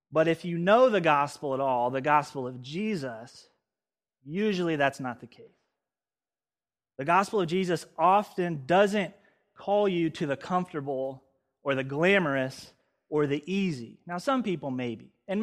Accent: Missouri, United States; born there; I was born in Missouri. I don't know how that got messed up, but I'm made for the beach.

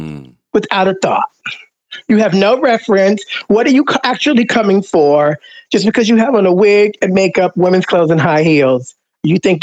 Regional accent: Brooklyn, New York, United States; Born and raised in Brooklyn. I was born in Brooklyn Jewish Hospital, which is a condominium now.

